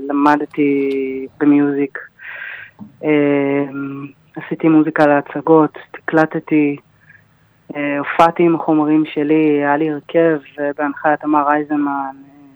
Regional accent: Tel Aviv, Tel Aviv District, Israel; אני מתל אביב, אני בת 32.

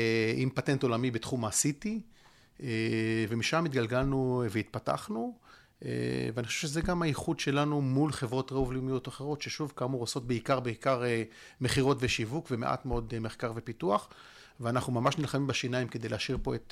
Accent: Haifa, Haifa District, Israel; אמצעים מוגבלים, גדלתי בקריית אליעזר, בחיפה, ואני חושב שזה די הכין אותי, כי גדלתי קצת כמו חתול רחוב כזה.

